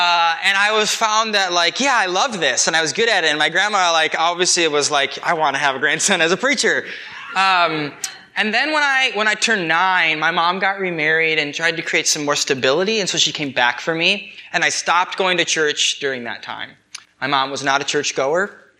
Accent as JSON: {"language": "English", "town": "Elgin", "region": "Illinois", "country": "United States", "tie": "born or raised there", "said": "So I grew up in Elgin, Illinois, which is right outside Chicago. It's a suburb."}